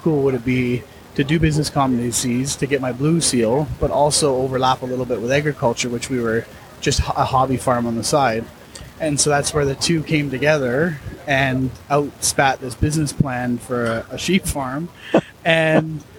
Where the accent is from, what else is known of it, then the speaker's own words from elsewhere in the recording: British Columbia, Canada; We're both originally from Vancouver Island.